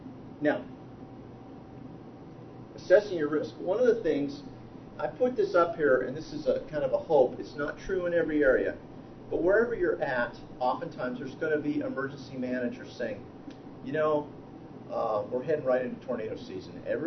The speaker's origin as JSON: {"language": "English", "town": "San Diego", "region": "California", "country": "United States", "tie": "born or raised there", "also_born_or_lived": "Kansas", "said": "I'm originally from Kansas. I lived there for a little bit, and then my dad got transferred to San Diego and grew up on the West Coast."}